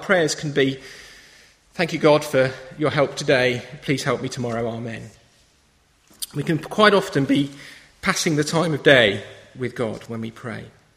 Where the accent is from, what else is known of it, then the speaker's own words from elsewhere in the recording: England, United Kingdom; And I guess, particularly being British, English, most of us probably, there's something quite comforting about that, isn't there?